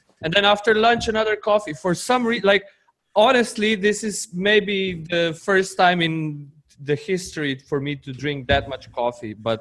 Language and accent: English; Slovenia; English is a second language; I come from Slovenia, which is a tiny 2 million people country in the heart of Europe. I've been there all my life, pretty much